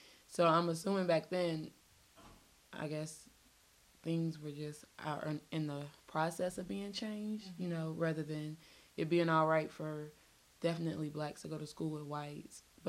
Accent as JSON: {"language": "English", "town": "Roswell", "region": "Georgia", "country": "United States", "said": "I do say, like, if I'm somewhere within Georgia, I'll let them know, you know, I'm from Roswell."}